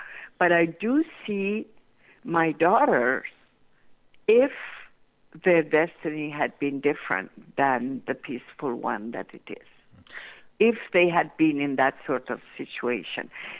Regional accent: Iran; I happen to be born and raised in Iran

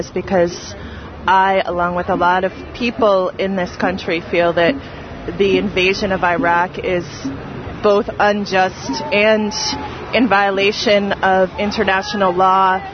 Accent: United States; this is a shameful, embarrassing day for me as an American citizen and as a human being

